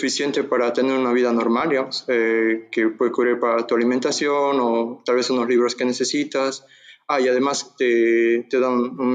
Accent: Cochabamba, Bolivia; Ah, sí, soy de La Yacta.

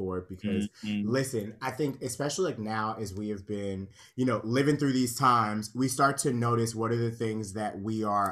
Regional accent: Conyers, Georgia, United States; I'm a Conyers girl. I was raised in Conyers, Georgia.

